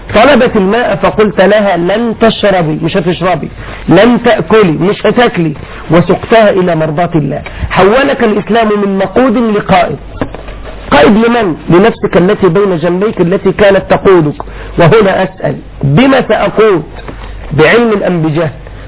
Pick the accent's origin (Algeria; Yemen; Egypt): Egypt; زمان عملوا عندنا في مصر كان متوسط عمل الفرد الموظف الحكومة 24 دقيقة